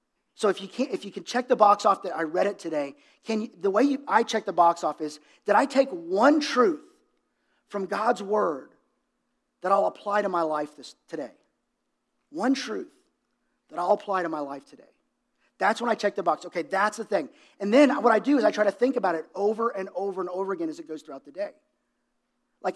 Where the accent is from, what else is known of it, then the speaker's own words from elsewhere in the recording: Dallas, Texas, United States; I grew up in Dallas.